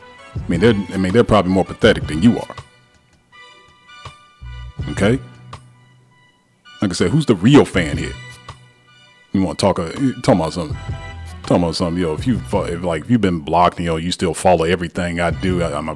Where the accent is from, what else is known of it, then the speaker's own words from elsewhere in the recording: the South, United States; I'm a dude from the South.